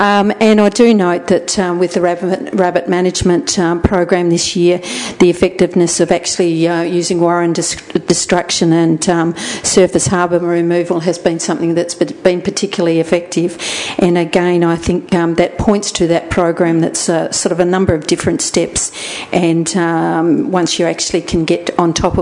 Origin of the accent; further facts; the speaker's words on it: Anglesey, Wales, United Kingdom; because I'm from Anglesey